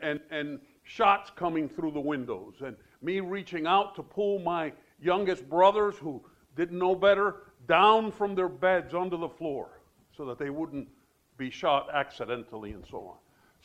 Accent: Cuba; now in United States; I want to start with, again, you've heard that I'm Cuban. I was born in Cuba. There was a communist revolution. And so my parents had to flee.

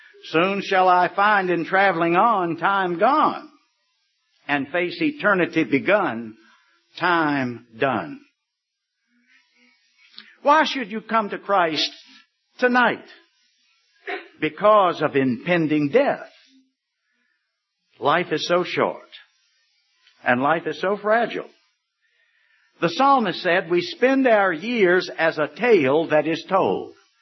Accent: Richmond, Virginia, United States; I remember back in my hometown of Richmond, Virginia, I'm in my 70s now

